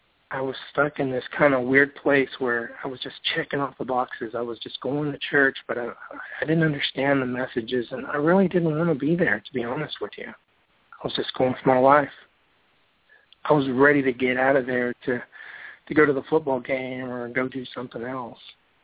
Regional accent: Pearland, Texas, United States; now in Friendswood, United States; I'm a family guy who lives here in Friendswood, and I'm originally from Pearland.

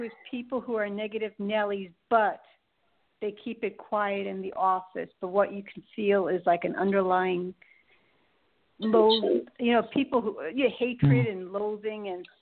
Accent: New York, United States; I'm from New York, and I heard you talking about the storm.

